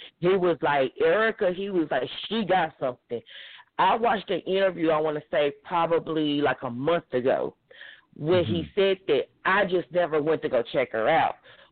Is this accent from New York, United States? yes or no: no; Texas, United States; I'm from Texas, and I'm older.